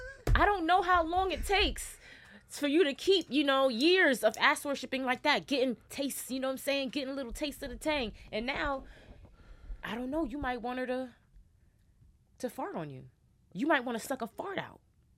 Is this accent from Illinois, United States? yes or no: no; New York, United States; I'm from New York